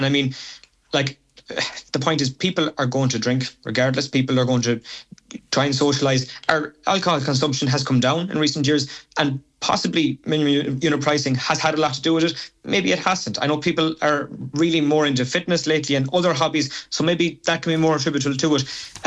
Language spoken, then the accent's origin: English; Connacht, Ireland; For example, I'm from Mayo.